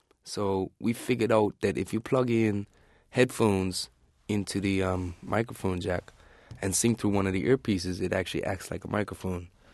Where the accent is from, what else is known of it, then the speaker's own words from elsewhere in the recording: Bermuda; it's about a part of life that I was brought up with in Bermuda